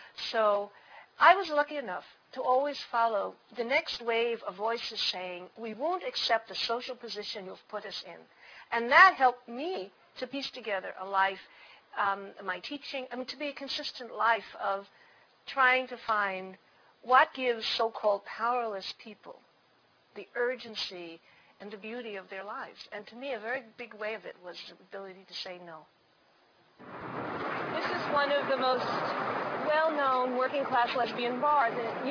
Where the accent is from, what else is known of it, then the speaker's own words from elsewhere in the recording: New York City, New York, United States; born there; I was born in 1940 in the Bronx, New York.